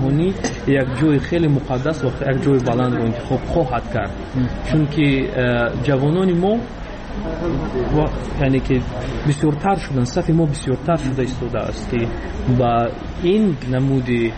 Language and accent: Persian; Tajikistan